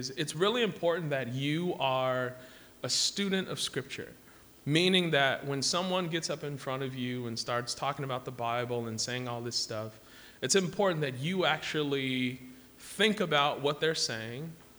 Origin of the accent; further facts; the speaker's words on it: Chicago, Illinois, United States; also born or lived in Atlanta, United States / Columbus, United States; So I grew up in Chicago, actually, and moved to Atlanta, and then moved back to Chicago, then moved to Columbus